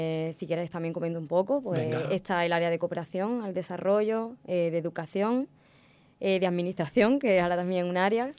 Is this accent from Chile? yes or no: no; Pechina, Andalusia, Spain; Yo soy de Almería, de Pechina.